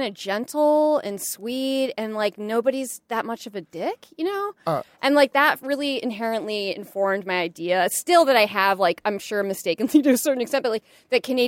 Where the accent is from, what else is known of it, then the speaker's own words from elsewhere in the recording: Chicago, Illinois, United States; So growing up in Chicago, we could get a little bit of CBC.